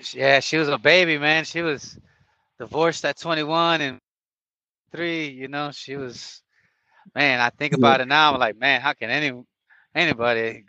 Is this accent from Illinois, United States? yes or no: yes; Chicago, Illinois, United States; I'm from Chicago, Illinois, and, you know, I come from, Chicago, especially in the 90s, was really rough.